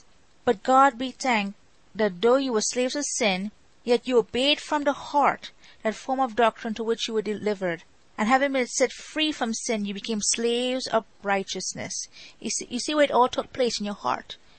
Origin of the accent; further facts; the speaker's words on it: Trinidad & Tobago; when I was growing up in Trinidad